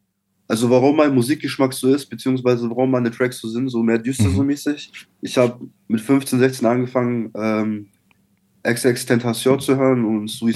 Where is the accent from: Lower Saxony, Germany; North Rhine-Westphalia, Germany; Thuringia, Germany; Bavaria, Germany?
Bavaria, Germany; Nuremberg; Ich komme aus Nürnberg, aus Mittelfranken.